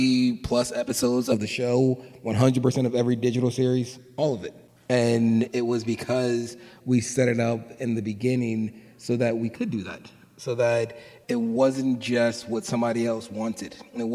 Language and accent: English; Philadelphia, Pennsylvania, United States; like, I'm from Philly. It's like, you curse at me, it's like, I'm ready to fight.